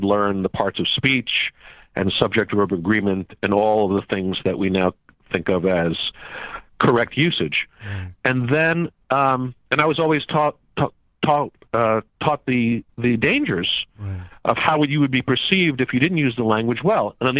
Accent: New York City, New York, United States; I think it has to do with growing up on the Lower East Side of New York in a family of immigrants.

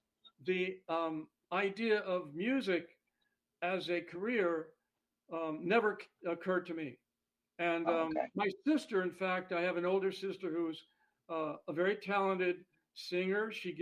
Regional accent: Manhattan, New York, United States; born there; moved away; I was born in Manhattan.

